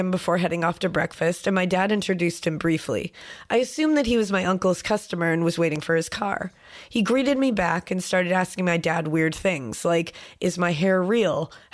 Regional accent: Washington, United States; I have very long hair and a fairly light skin since I'm from Washington and I get sunlight for like 3 days a year.

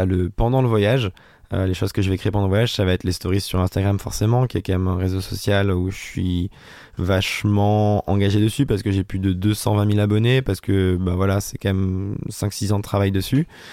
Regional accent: Auvergne-Rhône-Alpes, France; avant que je reparte de la Haute-Loire, là d'où je viens

